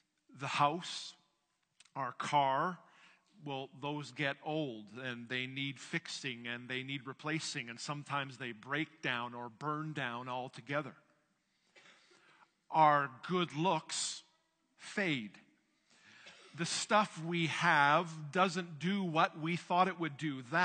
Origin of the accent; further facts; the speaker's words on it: Canada; I'm a Canadian, I'm a pastor